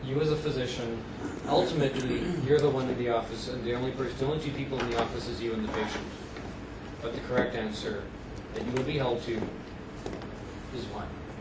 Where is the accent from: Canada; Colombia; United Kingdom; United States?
Canada; Montreal, Quebec; I'm from Montreal. I grew up in Montreal. I understand the Montreal way of doing things.